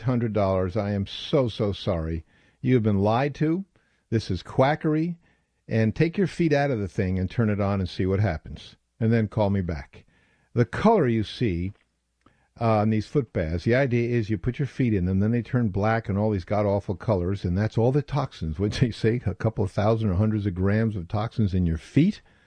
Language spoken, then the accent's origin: English; New York, United States; And as a New Yorker, you know, there was controversy when they put aside Central Park.